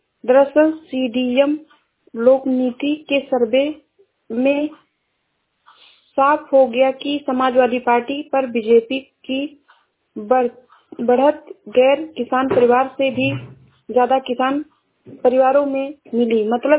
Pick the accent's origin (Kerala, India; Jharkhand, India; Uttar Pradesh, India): Uttar Pradesh, India; मैं जिला श्रावस्ती से हूँ।